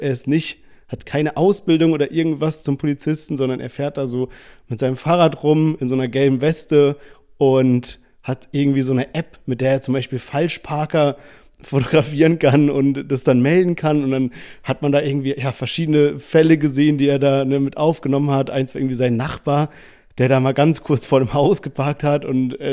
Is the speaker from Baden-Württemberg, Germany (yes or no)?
yes; Heidelberg, Baden-Württemberg, Germany; Wir hatten damals in Heidelberg, wo ich aufgewachsen bin